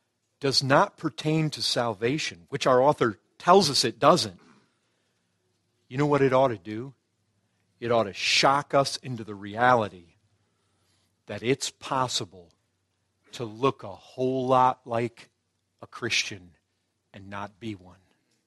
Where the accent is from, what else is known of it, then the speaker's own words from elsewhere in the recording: Great Lakes, United States; Folks, I grew up around Lake Michigan. Some of you might have grown up around large bodies of water, oceans. We had pretty serious undertows in certain parts of Lake Michigan, and there were lifeguards.